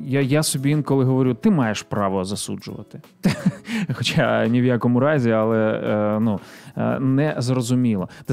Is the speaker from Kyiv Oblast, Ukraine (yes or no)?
yes; Ivankiv, Kyiv Oblast, Ukraine; після окупації мого рідного Іванкова і нашого регіону